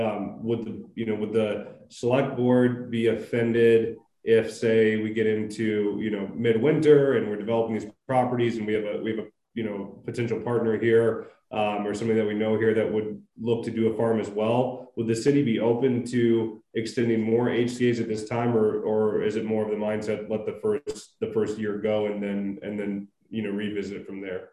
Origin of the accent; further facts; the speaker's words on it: Lathrop Village, Michigan, United States; I grew up in Lathrop Village, so very familiar.